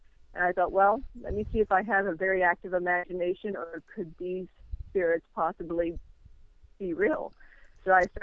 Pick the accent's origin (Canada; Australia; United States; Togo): United States; Middletown, Ohio; I was originally from Middletown, and I lived there from the time I was born until 1998 when I moved to Hamilton.